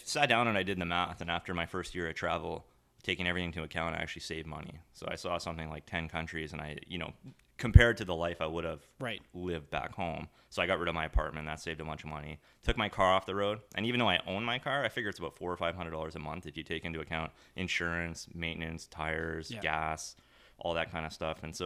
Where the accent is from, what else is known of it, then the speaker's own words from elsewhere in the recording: Chilliwack, British Columbia, Canada; I was actually living in my hometown at Chilliwack, which is about 70,000 people, a little farming community